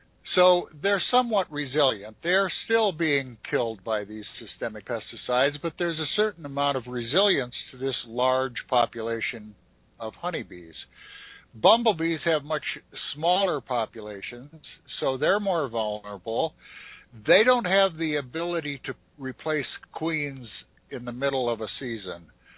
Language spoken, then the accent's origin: English; Colorado, United States; that was done right here in my home state, not far away in northeastern Colorado